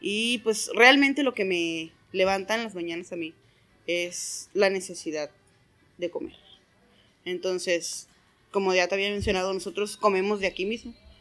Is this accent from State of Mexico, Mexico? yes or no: no; Ciudad Obregón, Sonora, Mexico; born there; tengo 35 años y nací en Sonora, en Ciudad Obregón.